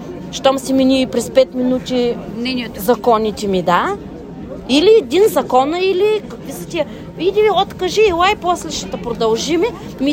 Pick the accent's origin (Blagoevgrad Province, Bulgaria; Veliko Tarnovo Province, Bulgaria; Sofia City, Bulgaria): Blagoevgrad Province, Bulgaria; Breznitsa; Да, аз съм от Брезница.